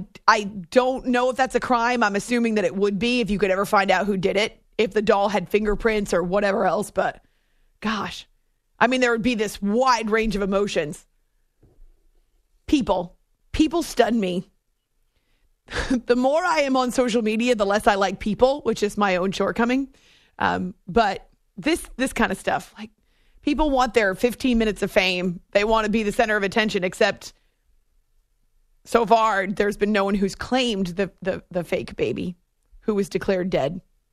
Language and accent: English; New Jersey, United States; I come from New Jersey, to be across the river and the skyline's gone